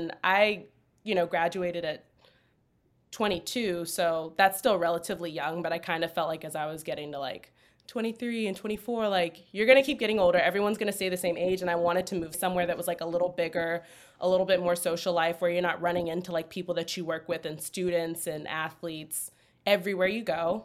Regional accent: Georgia, United States; I mean, I'm from Georgia. I was born and raised, same area.

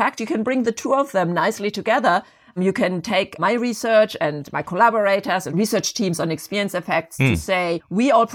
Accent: Germany; Or you can think about my home country, Germany

